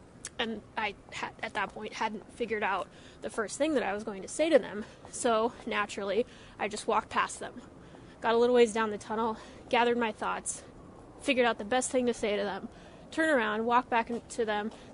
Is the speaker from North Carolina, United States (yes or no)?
no; Colorado, United States; I'm a huge Rockies fan. I'm from Colorado. I live here now.